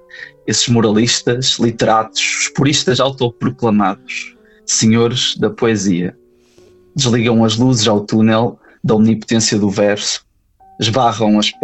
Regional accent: São João da Madeira, Aveiro, Portugal; also born or lived in Porto; Sim, minha infância foi toda em São João da Madeira. Contudo, agora o meu período mais académico foi todo passado e vivido no Porto.

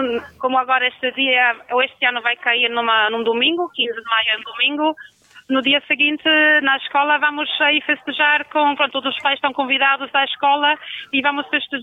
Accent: Germany; Portuguese is a second language; now in Portugal; Sim, eu sou alemã, o nome é complicado, mas...

